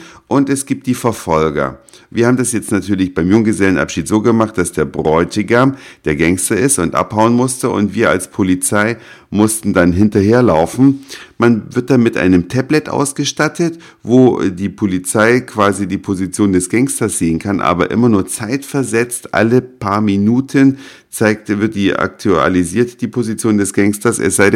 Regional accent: Hamburg, Germany; Ich komme halt aus Hamburg

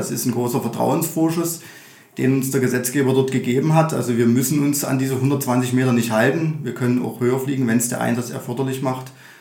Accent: Saxony, Germany; ich komme aus dem Landkreis Meißen, bin dort beim Landratsamt beschäftigt, beim Amt für Brandkatastrophenschutz und Rettungswesen

